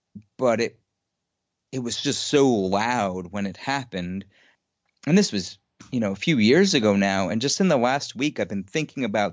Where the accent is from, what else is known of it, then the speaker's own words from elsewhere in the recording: New York City, New York, United States; so I grew up in Queens, New York